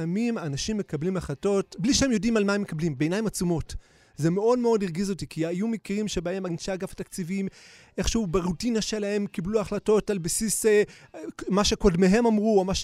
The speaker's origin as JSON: {"language": "Hebrew", "town": "Bnei Brak", "region": "Tel Aviv District", "country": "Israel", "tie": "born or raised there", "said": "אני גדלתי במקום אחר, גדלתי בבני ברק, עמוק עמוק בתוך הקסבה של בני ברק, גדלתי בחיידרים, למדנו רק הוויות אביי ורבא"}